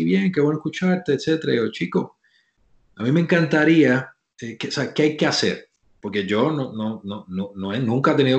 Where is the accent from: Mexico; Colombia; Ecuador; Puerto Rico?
Puerto Rico; Cabo Rojo; Y toda mi vida crecí en Cabo Rojo, en ese espacio.